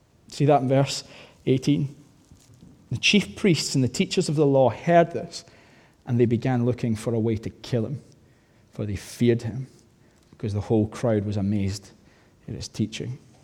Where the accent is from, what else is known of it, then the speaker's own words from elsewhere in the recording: United Kingdom; because we're British after all